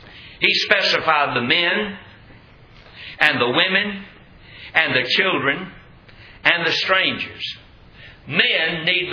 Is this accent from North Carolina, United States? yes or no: yes; Roxboro, North Carolina, United States; moved away as an adult; I was raised in Roxburgh, North Carolina, the first 20 years of my life